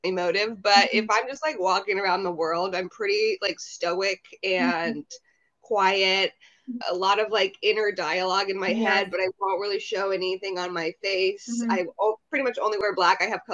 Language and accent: English; Oregon, United States; I'm from Oregon and I was in Portland, floating around the music scene.